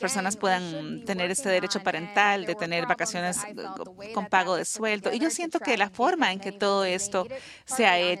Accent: Sherrill, Iowa, United States; Yo crecí en Sherrill, más o menos a unos 20 minutos de Dubuque

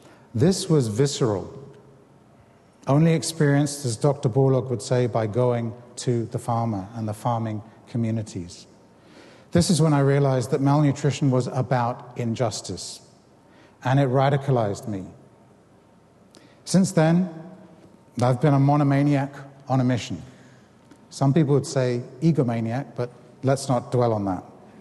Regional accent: England, United Kingdom; also born or lived in Africa; I was born in Africa and raised in England, and I'm very proud of my African roots, but I was lucky to be brought up in a country like the UK

